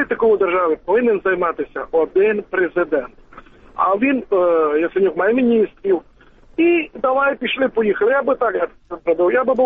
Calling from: Mukachevo, Zakarpattia Oblast, Ukraine; місто Мукачево.

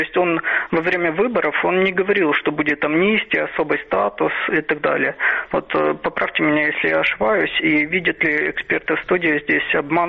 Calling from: Odesa, Odesa Oblast, Ukraine

